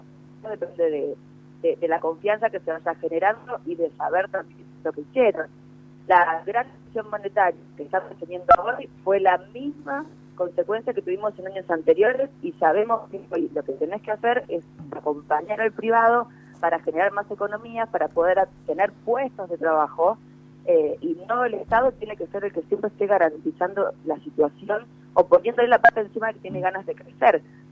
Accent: Rosario, Santa Fe, Argentina; como rosarinos, como santafesinos, como argentinos

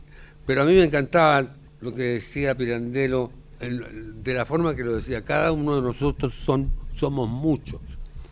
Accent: Chile; born there; Un día nací en Chile.

